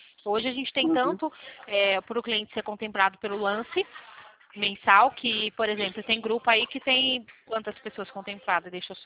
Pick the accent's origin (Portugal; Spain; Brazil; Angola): Brazil; Limeira, São Paulo; Não, eu sou daqui de Limeira.